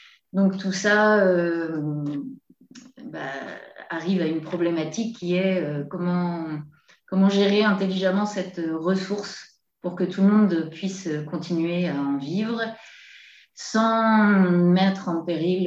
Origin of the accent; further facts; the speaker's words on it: France; Donc je suis française